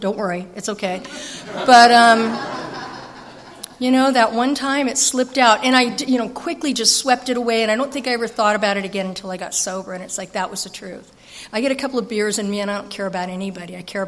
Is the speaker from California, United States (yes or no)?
yes; Escondido, California, United States; I'm actually from Escondido. I'm still living in the town I was born in, but I did get sent to Nebraska for a couple of years